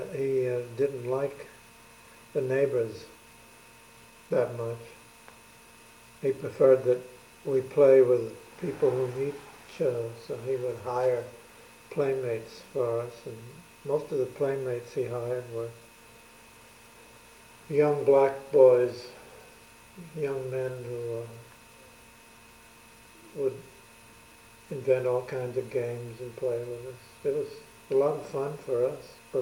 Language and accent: English; San Antonio, Texas, United States; moved away as an adult; I was born in San Antonio, in Texas.